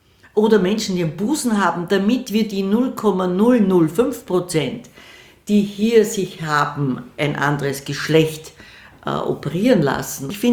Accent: Vienna, Austria; Ich bin eine stolze Wienerin.

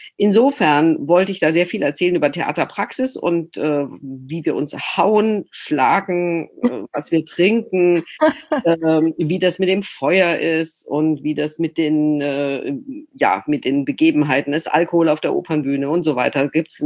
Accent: Freiburg, Baden-Württemberg, Germany; accent: Badisch; aus Freiburg kommend spreche ich ja gebürtig Badisch.

